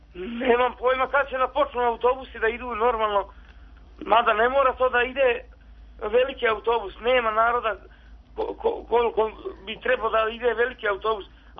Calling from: Trlić, Šumadija and Western Serbia, Serbia; Mi, ja sam iz Trlića kod Uba.

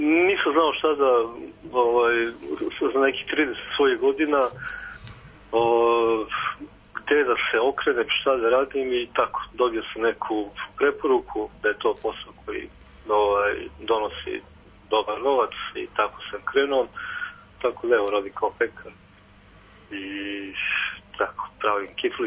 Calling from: Pančevo, Vojvodina, Serbia; Iz Pančeva.

